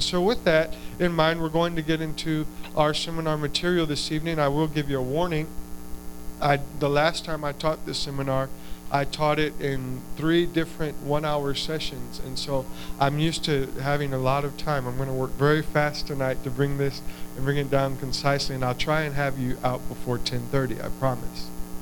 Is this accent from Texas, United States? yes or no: yes; Texas, United States; I grew up in Deep South Texas. My father actually pastored the church in Raymondville a few years after Brother Grissom pastored in Raymondville.